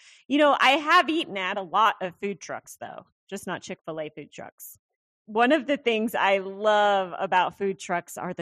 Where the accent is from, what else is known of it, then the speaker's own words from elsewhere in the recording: Iowa, United States; moved away; First things first, I'm an Iowa gal myself, so I've got a lot of love for my home state. Haven't lived there in a while, but I started my journalism career there.